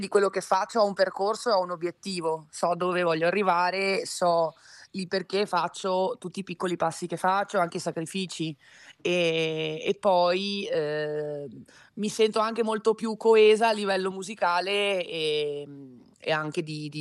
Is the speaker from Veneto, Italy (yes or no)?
yes; Veneto, Italy; Purtroppo sono una veneta di...